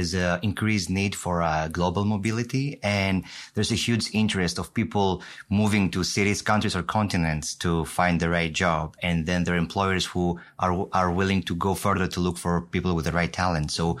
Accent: Greece; also born or lived in London / France; now in Hong Kong; I'm from Greece originally. I lived for a few years in London, then for a bit in France, and now I came to the other side of the world in Hong Kong

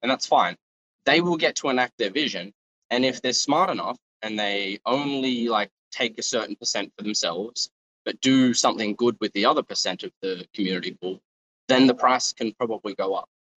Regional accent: Australia; I got rugged again because I'm Australian.

